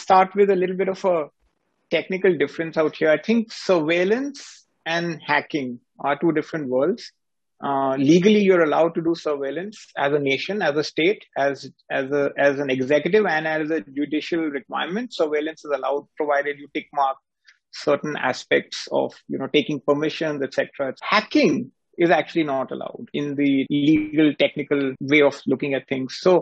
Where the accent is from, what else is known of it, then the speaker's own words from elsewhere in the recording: India; but as an Indian, as a citizen of this nation, I want to live in a safe and secure environment